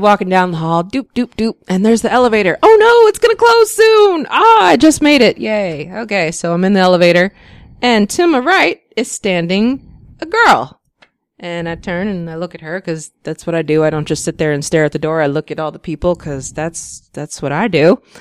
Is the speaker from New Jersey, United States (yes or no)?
yes; New Jersey, United States; And of course, I'm coming down from New Jersey. I don't know anyone because at that point I didn't know anyone in Maryland or anything.